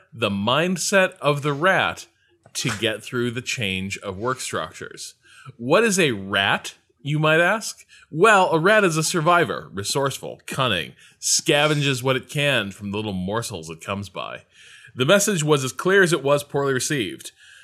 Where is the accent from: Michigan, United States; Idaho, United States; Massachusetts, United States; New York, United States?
Massachusetts, United States; Boston; This is what we do. I'm from Boston.